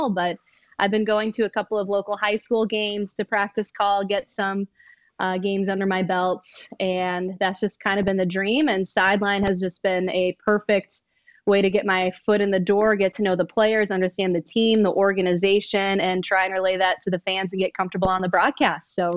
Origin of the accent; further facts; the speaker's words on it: Michigan, United States; I'm originally from Michigan, so please don't hold that against me.